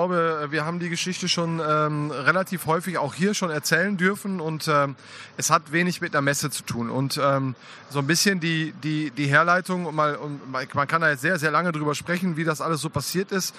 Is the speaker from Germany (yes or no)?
yes; Münster, North Rhine-Westphalia, Germany; ich komme aus Münster